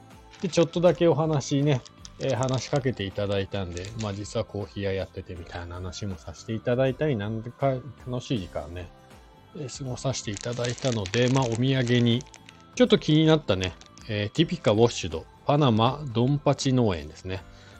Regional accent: Hakuba, Nagano, Japan; 僕の地元のね、今ね、地元の白馬村の近く、

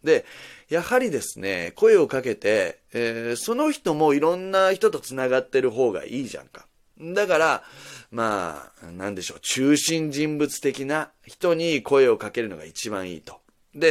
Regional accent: Nagasaki, Japan; 俺の地元が長崎でね、長崎市ですね。長崎市の本当もう観光名所がいっぱいあるところですよ。出島だったりね、グラバー園だったり、オランダ坂とか、そういうようなところ

